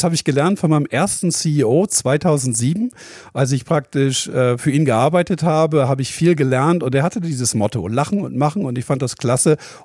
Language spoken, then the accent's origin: German; Bremen, Germany; Und bei uns war es eigentlich immer 10 Grad kälter. Das heißt, für mich war immer wichtig, wenn ich mal irgendwo aus Bremen weggehe